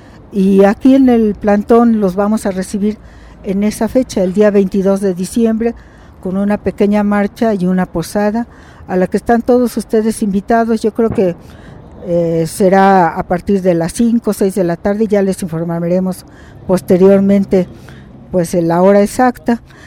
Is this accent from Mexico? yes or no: yes; Mexico; no olvidemos que como mexicanos